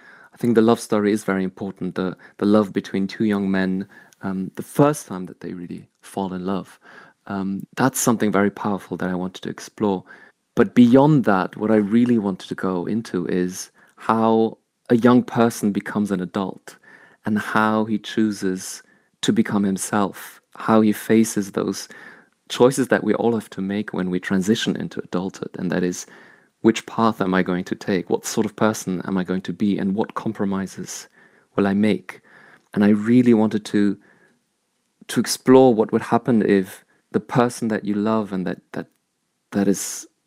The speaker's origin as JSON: {"language": "English", "country": "Germany", "tie": "born or raised there", "said": "when I was growing up in Germany, this was mostly in the 90s"}